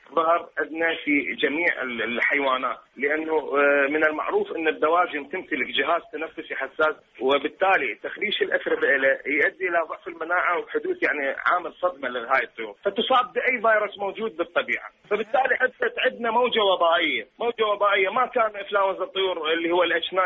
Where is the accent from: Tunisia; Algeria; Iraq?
Iraq; احنا بالنسبه عندنا بالعراق، احنا اخر بؤره سجلت عندنا في 2006